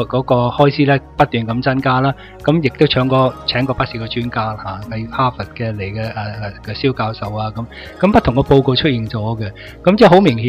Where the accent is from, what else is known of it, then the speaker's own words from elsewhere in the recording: Hong Kong; 我哋香港人熟悉嘅 嗰、那个中医嗰方面啊